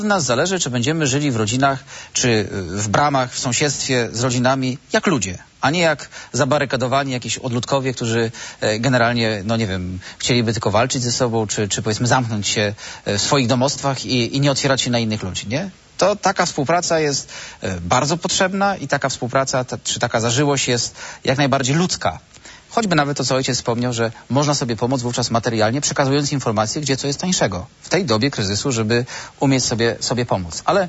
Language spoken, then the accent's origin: Polish; Lubin, Lower Silesian Voivodeship, Poland; bo ja pochodzę z miejscowości górniczej, czyli z Lubina.